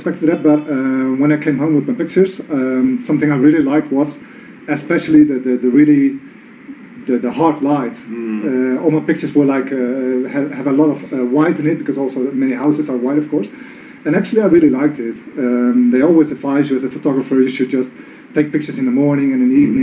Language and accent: English; Netherlands; English is a second language; now in Bogota, Colorado, United States; I'm from Holland. It's like the very cold winters there.